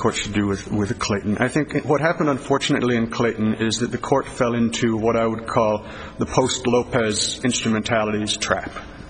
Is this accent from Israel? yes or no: no; Saipan, Northern Mariana Islands; from Saipan, Counsel for Defendant Appellant Francisco de la Cruz.